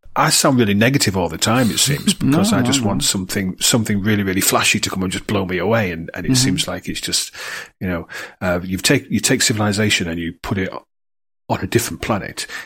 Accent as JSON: {"language": "English", "region": "England", "country": "United Kingdom", "said": "Look, I'm from England."}